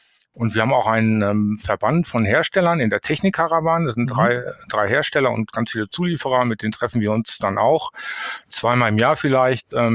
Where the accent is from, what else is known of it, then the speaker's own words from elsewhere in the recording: North Rhine-Westphalia, Germany; dann bin ich im Sauerland groß geworden. Da gibt es ganz viele Talsperren